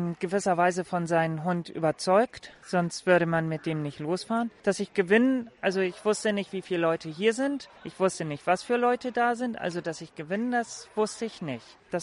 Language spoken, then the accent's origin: German; Hamburg, Germany; Ich komme aus Deutschland, aus Hamburg.